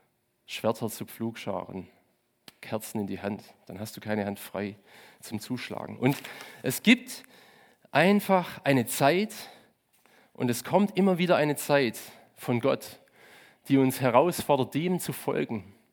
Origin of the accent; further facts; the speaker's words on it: Hochdorf, Germany; also ich komme aus Hochdorf, ich habe 20 Jahre da gewohnt, ein zerrissenes Kaff gewesen, uneins, fromme Clubs, alles geteilt.